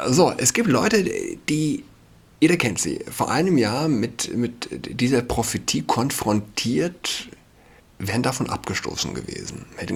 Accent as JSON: {"language": "German", "region": "Saarland", "country": "Germany", "lives_now": "Berlin, Germany", "said": "Ich bin Saarländer und ich kenne es nicht. Ja. Also, als ich ein Kind war, ich bin 31"}